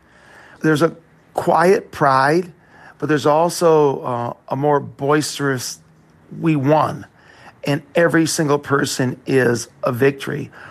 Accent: Detroit, Michigan, United States; Well, I'm actually that person, the city boy born and raised in South Detroit. I grew up in Southwest Detroit

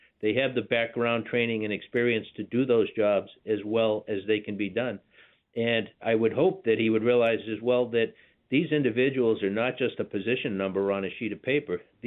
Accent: Boston, Massachusetts, United States; I grew up in Boston as an Irish kid.

